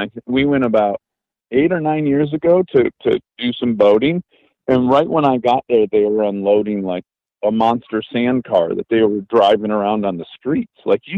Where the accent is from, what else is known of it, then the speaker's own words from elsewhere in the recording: Michigan, United States; But we're both from Michigan, and we have sand dunes in Michigan, Silver Lake sand dunes, where a lot of people go in the summer.